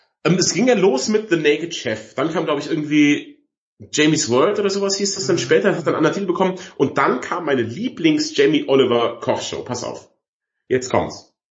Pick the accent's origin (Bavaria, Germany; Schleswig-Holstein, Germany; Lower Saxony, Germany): Bavaria, Germany; wie man bei uns in Bayern sagt.